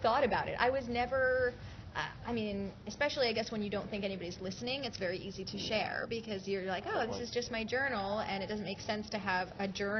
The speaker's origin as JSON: {"language": "English", "region": "Florida", "country": "United States", "said": "No. I'm from Florida."}